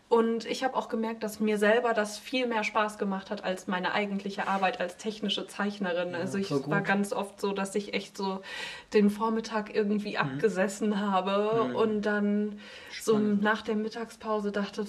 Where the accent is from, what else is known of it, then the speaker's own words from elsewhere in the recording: Siegen, North Rhine-Westphalia, Germany; ich komme ursprünglich aus Siegen, aus Nordrhein-Westfalen. Also da bin ich geboren und aufgewachsen in der Nähe, in so einem kleinen Dorf. Mhm. Und habe dann an der Uni Siegen Kunst und Sozialwissenschaften auf Lehramt studiert.